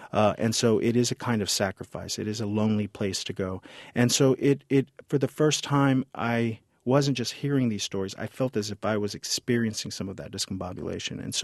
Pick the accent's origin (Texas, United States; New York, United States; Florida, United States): Texas, United States; San Antonio; moved away; I had grown up in South Texas, in San Antonio, never having to think about my own ethnicity, because I grew up on the West Side, and it just was the environment.